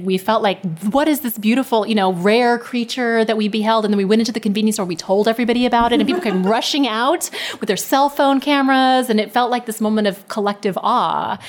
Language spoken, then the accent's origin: English; Texas, United States; accent: Texan; I did have a Texan accent that was much stronger than it is. I still have a little bit around the edges.